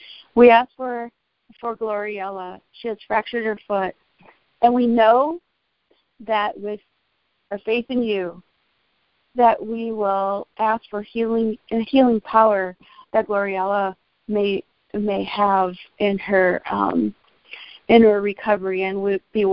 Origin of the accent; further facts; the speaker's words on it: Texas, United States; also born or lived in Oklahoma; You see, I was born in Oklahoma. I was based in sunny Texas. And what that means is when you're in the migrant stream, like my family was, you have a home base, and we were living in the Rio Grande Valley.